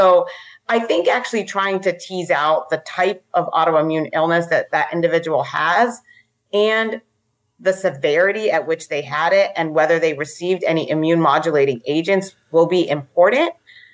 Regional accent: Florida, United States; I grew up in South Florida.

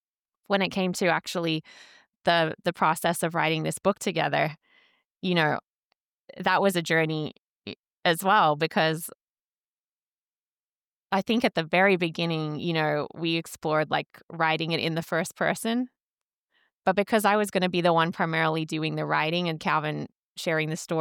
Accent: Australia; And I'm very ashamed of that as an Australian and feel a lot of responsibility as a colonizing country to respond to that great harm.

